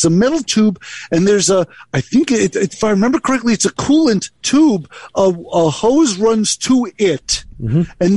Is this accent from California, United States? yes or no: yes; California, United States; Because we're all from California.